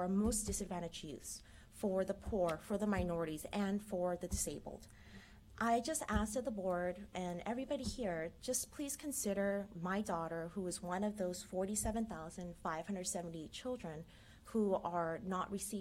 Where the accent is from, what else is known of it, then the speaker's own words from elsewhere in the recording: Garden Grove, California, United States; I was born here in Garden Grove. I went to Garden Grove schools, and now I'm raising my family here.